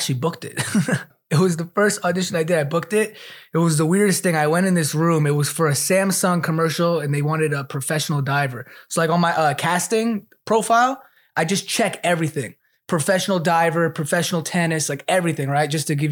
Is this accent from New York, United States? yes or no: yes; New York, United States; New York.